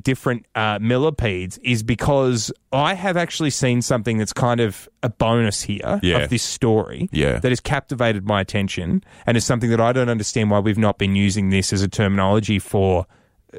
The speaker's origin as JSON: {"language": "English", "town": "Melbourne", "region": "Victoria", "country": "Australia", "tie": "born or raised there", "said": "My mum's from Sydney. My dad's from Melbourne. Mm-hmm. I grew up in Melbourne."}